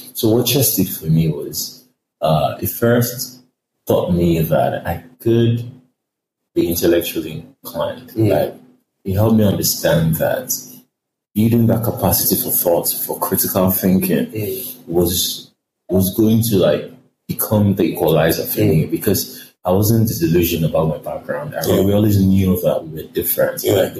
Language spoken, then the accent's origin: English; Lagos, Nigeria; I grew up in Lagos, Nigeria, in a place called Isalodo in Ikorodu. Isalodo means down water. So it was in a slum community, riverine area.